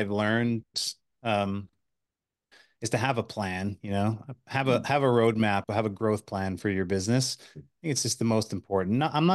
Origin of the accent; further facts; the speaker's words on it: Manitoba, Canada; I'm a Canadian, born in the prairies of Manitoba, and grew up here.